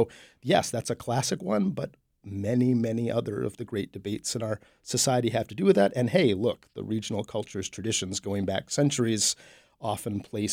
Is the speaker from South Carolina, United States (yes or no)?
no; Waterville, Maine, United States; Well, you know, I grew up in Maine. I'm from Waterville and such